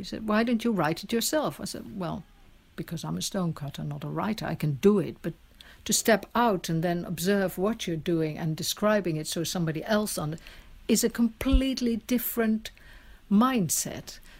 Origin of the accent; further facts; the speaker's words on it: Netherlands; I'm from Holland, as you might have picked up by now.